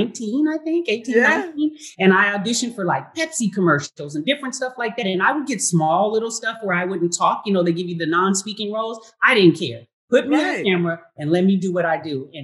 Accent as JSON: {"language": "English", "town": "Seattle", "region": "Washington", "country": "United States", "said": "I'm from Seattle, Washington."}